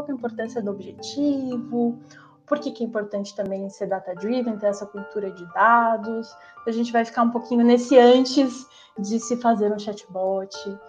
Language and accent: Portuguese; São Paulo, Brazil; also born or lived in Curitiba; sou paulista, então hoje eu tô com 28 anos, trabalho na Take, sou analista de performance e inteligência de dados. Moro na Zona Sul aqui em São Paulo